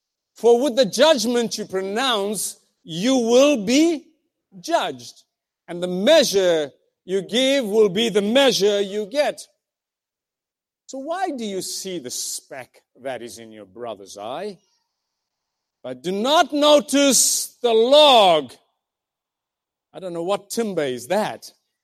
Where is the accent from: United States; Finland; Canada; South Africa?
South Africa; Now, most of you know, I grew up in South Africa